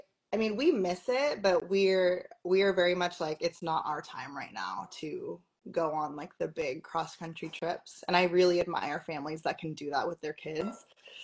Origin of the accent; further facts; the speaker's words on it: California, United States; So, but yeah, I grew up in California. I have a big Filipino family.